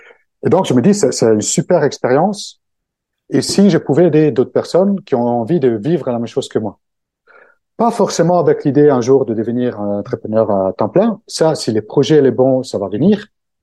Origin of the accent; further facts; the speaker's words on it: Italy; French is a second language; now in France; quitté mon pays d'origine pour aller vivre ailleurs. Alors, mon cas, c'était de venir vivre en France. Là aussi, c'est un peu, bon, les cultures italiennes et les françaises sont plutôt proches